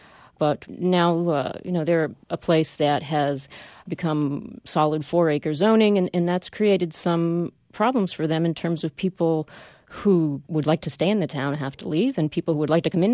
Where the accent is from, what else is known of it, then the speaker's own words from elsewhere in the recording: New Hampshire, United States; I grew up in New Hampshire, and I remember when the small towns did have the bank president living in the same place where the farm laborers lived.